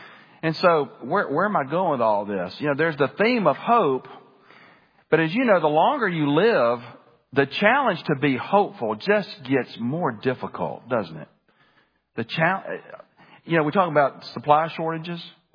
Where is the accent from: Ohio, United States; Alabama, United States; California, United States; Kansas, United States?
Alabama, United States; Birmingham; I grew up in Birmingham. That's my hometown. That's where my grandparents are from, Alabama. I've just got a lot of roots there, a lot of roots in the city.